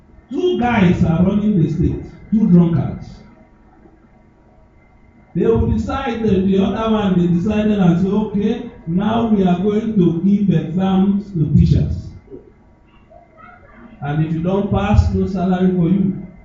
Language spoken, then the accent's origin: English; Kogi, Nigeria; In my state, I'm from Kogi State